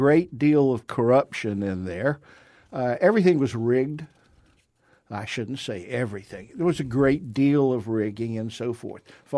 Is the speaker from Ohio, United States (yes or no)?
no; Jacksonville, Florida, United States; Yeah, I grew up in Jacksonville, and the Kennel Club there